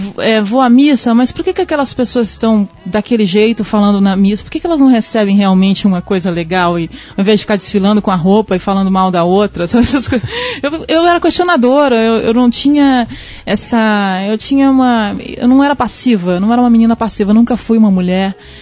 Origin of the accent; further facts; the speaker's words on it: Alto Garças, Mato Grosso, Brazil; eu sou mato-grossense, de uma cidade muito pequena chamada Alto Garças.